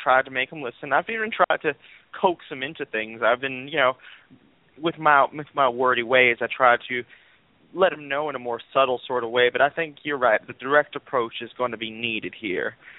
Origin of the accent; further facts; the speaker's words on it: South Carolina, United States; I'm from South Carolina myself.